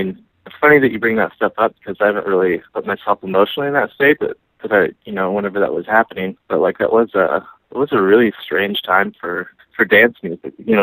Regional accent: Nebraska, United States; also born or lived in Oklahoma; now in New York, United States; Originally, I grew up in Nebraska and then moved to Oklahoma, spent quite a few years there, and then moved to New York about 2.5 years ago.

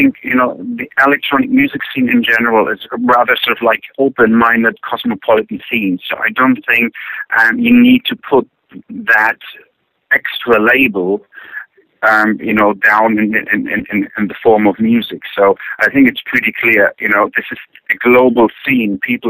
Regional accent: Germany; English is a second language; I grew up in East Germany, you know, behind the wall

